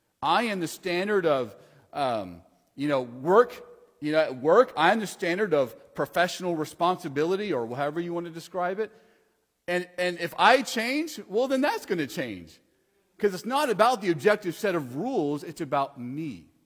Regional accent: Texas, United States; I was going to say, being a Texan is okay to feel good about

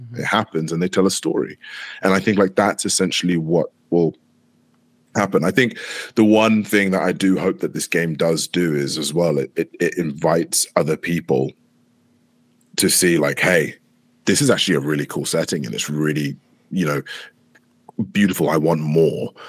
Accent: London, United Kingdom; my history is Kenyan, obviously, but I'm very much London. You know, I was brought up in England, even.

